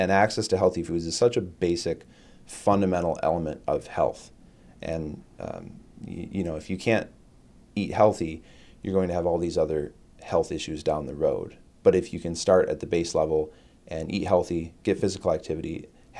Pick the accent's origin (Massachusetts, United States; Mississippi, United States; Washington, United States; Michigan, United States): Michigan, United States; Flint; I grew up in the Flint area. My parents grew up in the Flint area, so this is home.